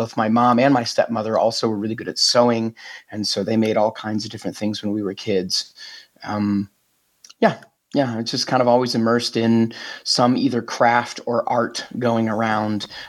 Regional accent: Fort Wayne, Indiana, United States; born there; I was born in Fort Wayne, Indiana, in a little area, on Pemberton Street

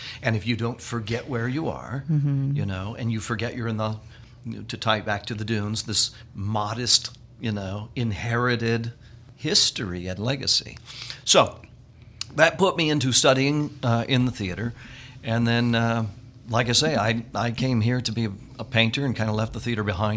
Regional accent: Fort Wayne, Indiana, United States; also born or lived in Chicago; So, and I'm originally from Fort Wayne. So that kind of puts me back to my Hoosier roots.

